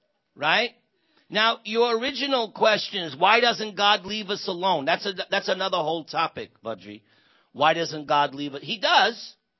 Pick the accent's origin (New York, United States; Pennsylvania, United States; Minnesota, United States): New York, United States; I cannot say I'm going back to India. No. I come from New York. Forget about it. If I say I'm going back home, back to New York, that makes sense.